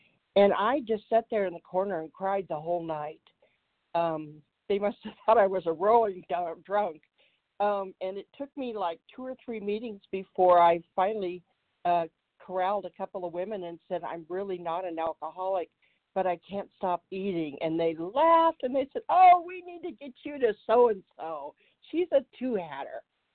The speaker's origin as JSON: {"language": "English", "region": "Colorado", "country": "United States", "said": "I am from Colorado"}